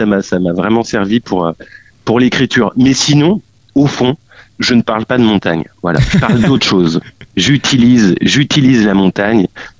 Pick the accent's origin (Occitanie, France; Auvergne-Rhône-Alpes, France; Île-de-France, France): Auvergne-Rhône-Alpes, France; Lyon; c'est peut-être parce que je suis originaire de Lyon et que gamin j'allais un peu à la montagne